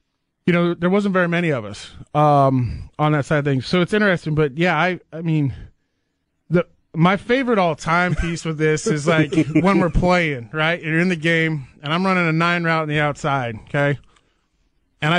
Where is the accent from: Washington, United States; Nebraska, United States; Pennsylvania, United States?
Nebraska, United States; growing up in Nebraska, we always got the Chiefs games first at noon